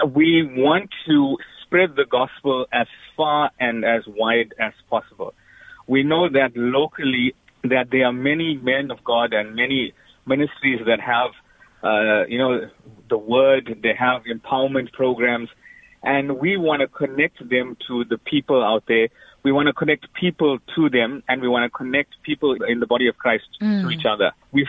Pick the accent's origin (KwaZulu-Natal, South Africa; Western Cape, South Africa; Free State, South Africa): KwaZulu-Natal, South Africa; Verulam; I'm from Verulam